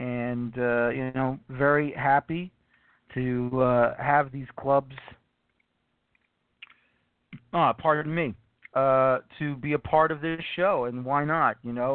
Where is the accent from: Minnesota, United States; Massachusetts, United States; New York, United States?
New York, United States; because I'm from New York